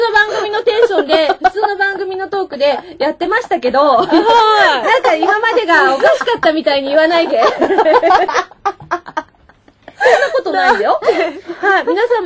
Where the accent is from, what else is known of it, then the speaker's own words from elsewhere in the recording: Nara, Japan; also born or lived in Chiba / Osaka; 私、ちなみにね、生まれが千葉で、育ちが奈良で、実家が、兵庫とかで、で、関西で育ってるのね、大阪で。